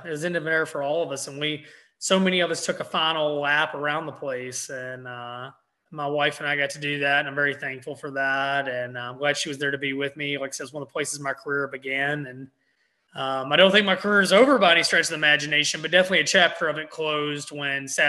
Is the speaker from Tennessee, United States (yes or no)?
yes; Memphis, Tennessee, United States; I grew up on sprint cars. I grew up in Memphis. I grew up watching, you know, Jeff and Sammy Swindell and Bobby Davis Jr.